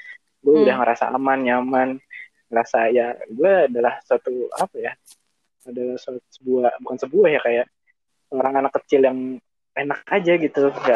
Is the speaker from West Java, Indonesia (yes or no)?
yes; Bekasi, West Java, Indonesia; also born or lived in Bogor; gue lahir di Bogor. Akhirnya gue pindah ke Bekasi. Nah, dari Bekasi itu gue dari sebelum TK itu, gue pokoknya di Bekasi itu dari umur 2 tahun deh. 2 tahun sampai 18, 16 baru pindah ke Bogor. Gitu. Sekarang gue tinggal di Bogor.